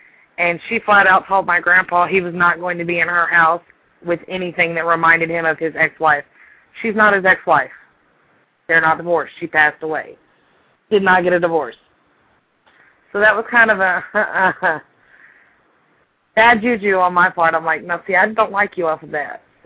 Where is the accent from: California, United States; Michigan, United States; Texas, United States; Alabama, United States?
Texas, United States; College Station; born there; accent: Texas; I got born in Bryan College Station, so go Aggies.